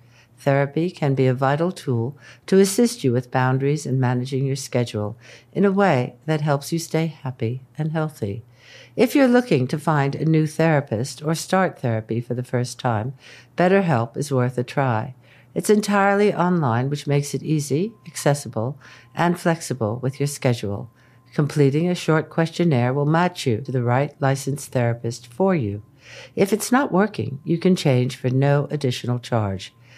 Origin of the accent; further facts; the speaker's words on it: United States; you know, I'm American